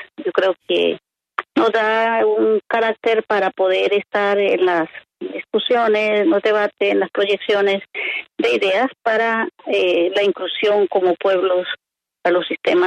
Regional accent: Cesar, Colombia; born there; yo soy indígena arhuaca, de la Sierra Nevada, y en el departamento del Cesar.

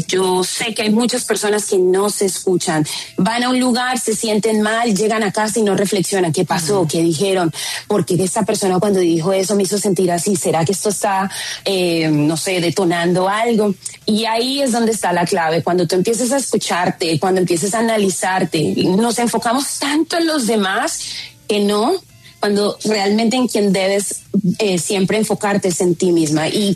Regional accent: Colombia; cuando yo hablo inglés, se escucha mi acento, de inmediato me preguntan de dónde soy. Digo, soy colombiana, represento a las mujeres afro-latinas, a las afro-colombianas

